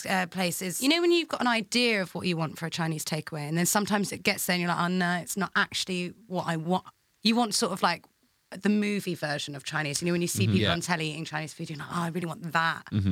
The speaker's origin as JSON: {"language": "English", "town": "Birmingham", "region": "West Midlands", "country": "United Kingdom", "said": "you meet another like Brummie on a set or something, you're both just like for ages. Just I can't believe we're both from Birmingham."}